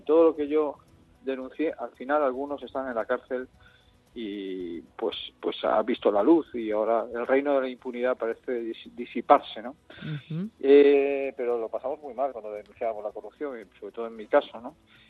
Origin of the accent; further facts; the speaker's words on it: Madrid, Community of Madrid, Spain; empieza por cómo nací en Malasaña, porque yo soy de Malasaña